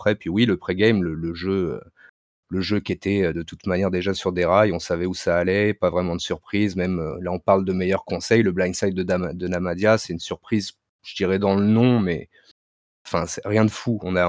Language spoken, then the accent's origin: French; Île-de-France, France; Alors j'ai 33 ans, j'ai une région parisienne